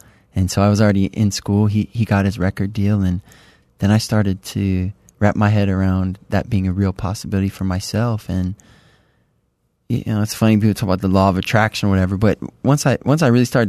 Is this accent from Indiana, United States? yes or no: no; Detroit, Michigan, United States; We met at the end of high school. We're both from Detroit.